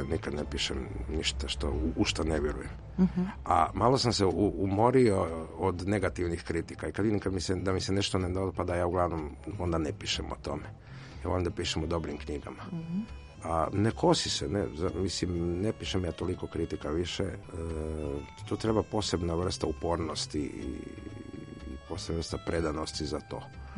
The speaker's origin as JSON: {"language": "Croatian", "country": "Croatia", "lives_now": "Serbia", "said": "A kod nas u Hrvatskoj vidite kako to suho, to da vam ne kažem."}